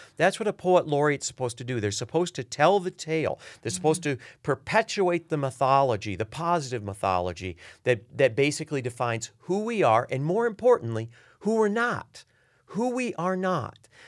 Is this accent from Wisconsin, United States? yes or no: no; Michigan, United States; You know, I think when I was growing up in Michigan, first of all, the temperaments of people in different regions were the same as they are now.